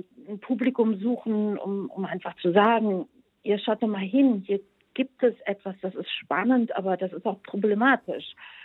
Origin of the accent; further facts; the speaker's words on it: Bulgaria; Wir kommen auch nicht alle aus Russland und der Ukraine, sondern aus Polen und ich komme aus Bulgarien